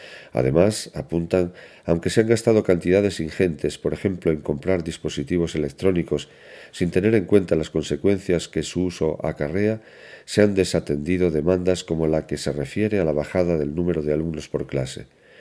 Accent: Castile and León, Spain; los castellanos y leoneses debemos estar más orgullosos

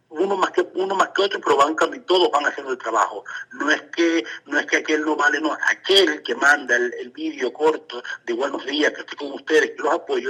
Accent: Calabozo, Guárico, Venezuela; Canto, hago canciones para mi gente de Venezuela igual, apoyándolos a ellos, a mí específicamente en mi pueblo Calabozo.

